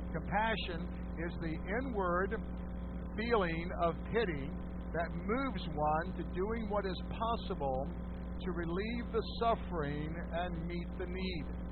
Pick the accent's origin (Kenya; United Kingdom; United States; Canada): Canada; born there